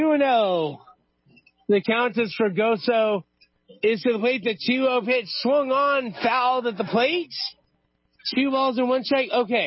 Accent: Los Angeles, California, United States; Sorry, it's these North State accents. I'm from Los Angeles.

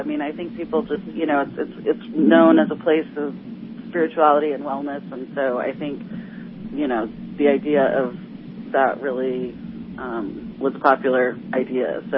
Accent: Chico, California, United States; also born or lived in Bay Area; I was born and raised actually in Chico, so I'm a NorCal baby, but then moved down to the Bay Area and then moved down to Southern California for a number of years

